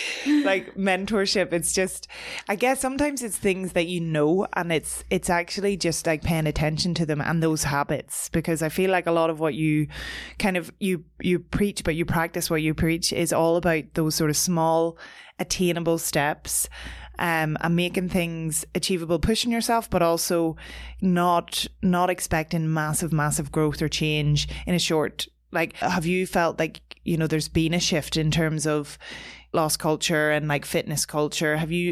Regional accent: Ireland; as Irish people, without even realizing like what we've been brought up in.

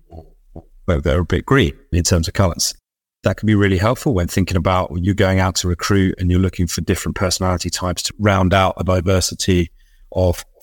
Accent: London, United Kingdom; 10 years old, growing up in Northwest London

